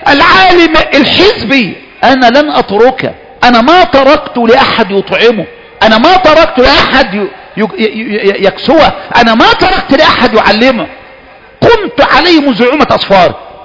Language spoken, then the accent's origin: Arabic; Egypt; ده احنا من مصر، مصر كلنا